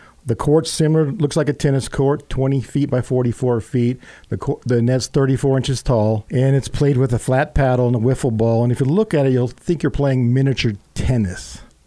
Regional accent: Price, Utah, United States; now in California, United States; Yes, I'm originally from Price. My parents moved us away to California about 2 years ago.

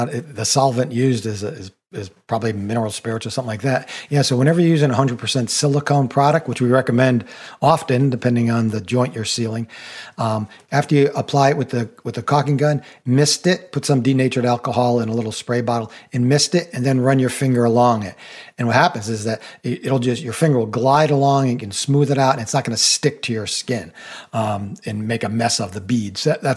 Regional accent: New England, United States; also born or lived in Coconut Grove, Florida; I'd never seen terrazzo in my life growing up in New England, and I moved to Coconut Grove, Florida many years ago

